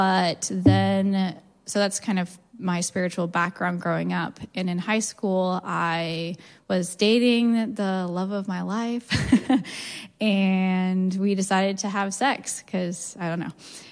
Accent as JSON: {"language": "English", "town": "Portland", "region": "Oregon", "country": "United States", "tie": "born or raised there", "said": "So generically speaking, so I grew up here in Portland"}